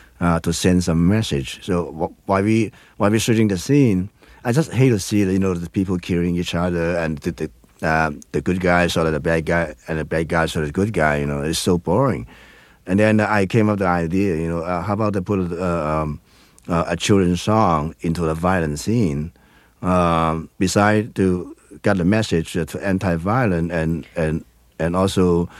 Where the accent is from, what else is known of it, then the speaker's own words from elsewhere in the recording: Hong Kong; English is a second language; In the old time, the most of the Hong Kong people, they were so so much crazy about the theater.